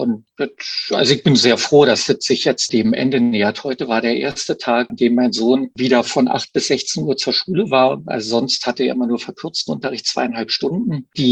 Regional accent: East Germany, Germany; also ich bin ja Ostdeutscher

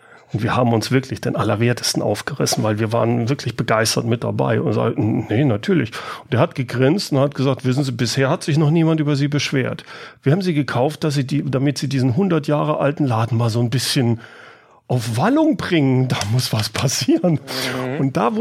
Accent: Karlsruhe, Baden-Württemberg, Germany; born there; also born or lived in Siegen; now in Aachen, Germany; ich bin in Karlsruhe geboren, habe dann in Siegen gelebt und bin seit dem Studium in Aachen. Aber ich fühle mich als Aachener.

